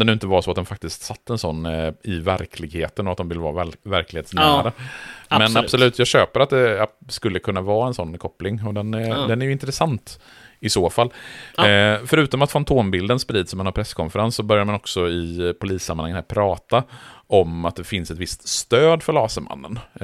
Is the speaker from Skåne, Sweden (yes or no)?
no; Borås, Västra Götaland County, Sweden; Jag ville bara nämna det som ett exempel från min uppväxt i Borås på 90-talet.